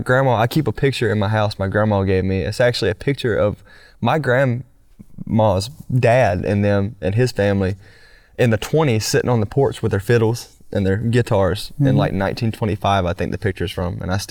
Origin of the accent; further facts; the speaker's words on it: Richland, Georgia, United States; I'm from Richland, Georgia, a little small town, and people say Stewart, but I'm really in the Webster County side of things.